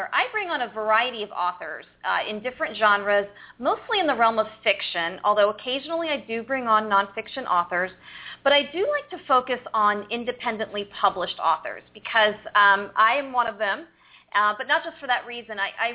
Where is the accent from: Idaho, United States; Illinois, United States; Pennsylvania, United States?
Pennsylvania, United States; We are both from Pennsylvania. I believe Daniela still lives there, not too far from where I grew up.